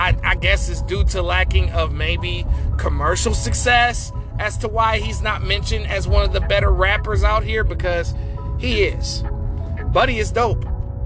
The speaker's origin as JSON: {"language": "English", "region": "Michigan", "country": "United States", "tie": "born or raised there", "said": "Let's see what Michigan got from my home state."}